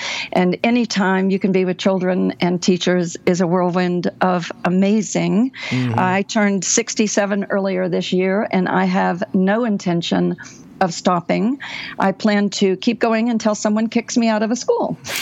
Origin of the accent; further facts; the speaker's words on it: Tulsa, Oklahoma, United States; I adopted a school in my hometown of Tulsa, Oklahoma, about 4 years ago.